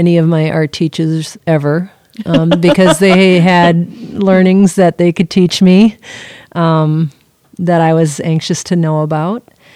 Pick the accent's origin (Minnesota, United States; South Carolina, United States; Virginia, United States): Minnesota, United States; Robbinsdale; So I grew up in Robbinsdale, and I bought another house first, but then I ended up back here in grandma's house.